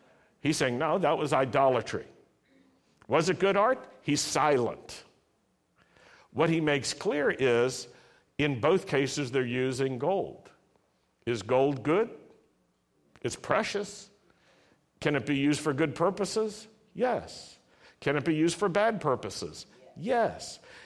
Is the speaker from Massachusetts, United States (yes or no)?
no; Virginia, United States; Now, this was hard growing up in Virginia and growing up at a time when fireworks were readily available around the 4th of July